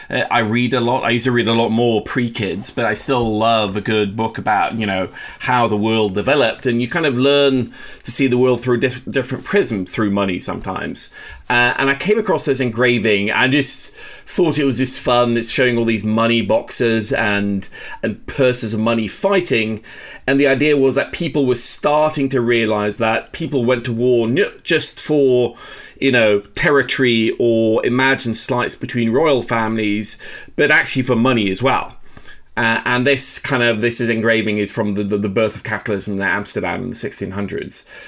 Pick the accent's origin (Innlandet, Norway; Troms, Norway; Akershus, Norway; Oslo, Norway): Oslo, Norway; English is a second language; also born or lived in London / New York; New York just before I moved back home to Oslo. I'm from Oslo. My family's here. My wife is Norwegian.